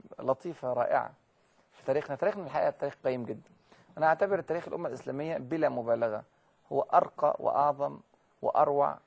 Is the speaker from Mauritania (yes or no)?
no; Egypt; انا مصري وافتخر ان انا مصري، بس مصري مسلم وافتخر ان انا مسلم، واسلامي مهم واسلامي يسبق مصريتي.